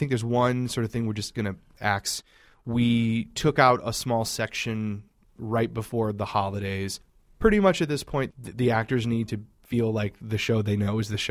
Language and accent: English; Lafayette, Louisiana, United States; Yes, I'm originally from there. I'm originally from South Louisiana. Lafayette, we're sort of like the center of Cajun country down there.